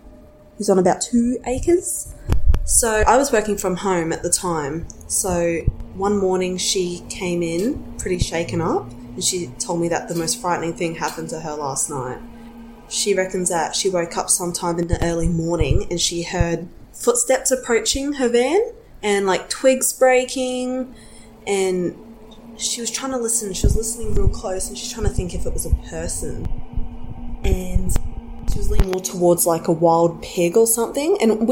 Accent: Cairns, Queensland, Australia; I'm from Cairns, Australia.

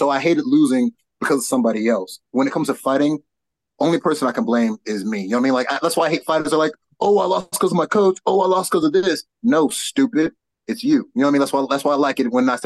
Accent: Gwinnett, Georgia, United States; I love Gwinnett, man. Gwinnett's raised me. I've been out here for 23 years.

